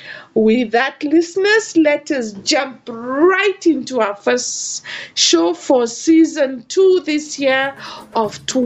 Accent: Kenya; And from my home country of Kenya, I really thank

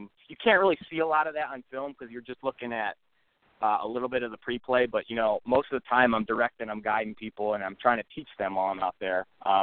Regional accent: Buffalo, New York, United States; because I'm from Buffalo, you know, I would get like 716 on the side

